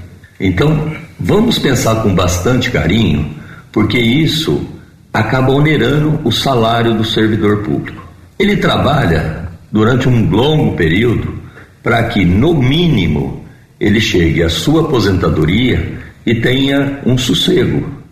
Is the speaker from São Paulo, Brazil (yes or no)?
yes; Ipuã, São Paulo, Brazil; now in Jaboticabal, Brazil; eu sou natural de Ipuã, tenho 61 anos e resido em Jaboticabal desde 1978, portanto 43 anos.